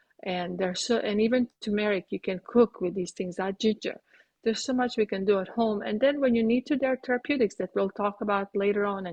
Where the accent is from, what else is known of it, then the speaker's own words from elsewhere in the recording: Croatia; English is a second language; I have weird ways of saying American sayings because, you know, I'm from Croatia.